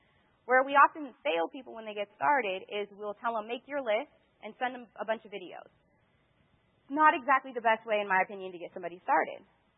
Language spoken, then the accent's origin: English; Oregon, United States; also born or lived in California; But for me, when I got started, I was from Oregon, and I lived in California.